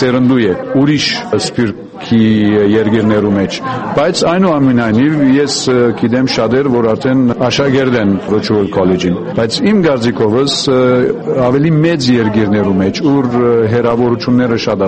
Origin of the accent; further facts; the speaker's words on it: Damascus, Damascus Governorate, Syria; Ես արդեն Սիրիայից եմ, Դամասկոս գտնագիմ։